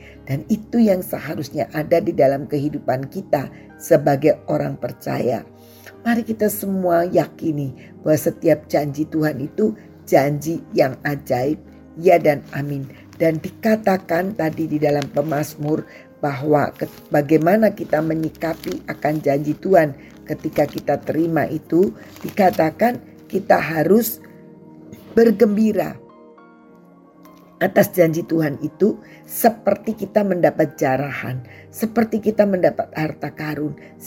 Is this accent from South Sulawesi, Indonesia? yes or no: no; Jakarta, Indonesia; now in Cirebon, Indonesia; Pengalaman saya dari Jakarta, saya menikah. Kemudian kami berpindah ke Cirebon, asal dari suami saya.